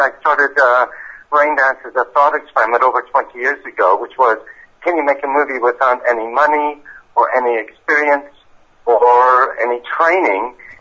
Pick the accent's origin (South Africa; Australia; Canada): Canada; now in United Kingdom; found out something, as a Canadian, quite painful about my British countrymen.